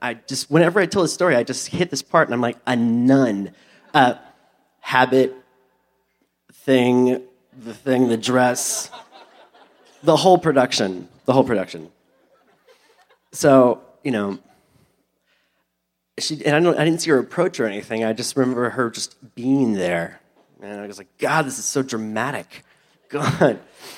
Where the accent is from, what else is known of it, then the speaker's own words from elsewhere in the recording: Louisiana, United States; now in California, United States; And I don't remember saying I was from South Louisiana, which made the whole experience that much more ethereal.